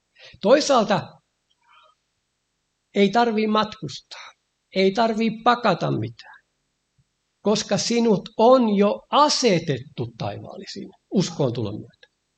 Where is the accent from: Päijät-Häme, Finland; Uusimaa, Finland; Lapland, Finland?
Uusimaa, Finland; Niin kuin pikkupoikana, kun asuimme läntisellä Uudellamaalla, niin meillä lapsilla oli tehtävänä